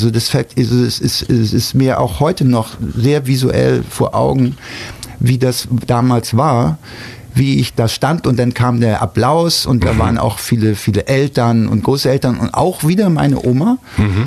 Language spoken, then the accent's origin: German; Hamburg, Germany; now in Berlin, Germany; Ich bin ja 1982, habe ich dann rüber gemacht nach West-Berlin und ich habe eigentlich den Großteil meines Lebens ja in Berlin verbracht.